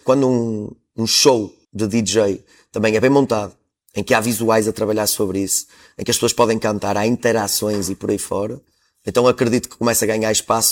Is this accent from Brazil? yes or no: no; Barcelos, Braga, Portugal; Eu sou barcelense, mas a Esposende recebeu-me muito bem